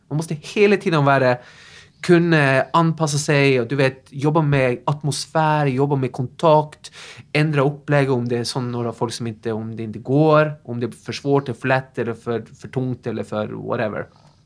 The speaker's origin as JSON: {"language": "Swedish", "town": "Tromsø", "region": "Troms", "country": "Norway", "moved": "yes", "lives_now": "Sweden", "said": "Kommer ihåg när jag stod på mitt gym hemma i Tromsö. och liksom bara drömde mig bort."}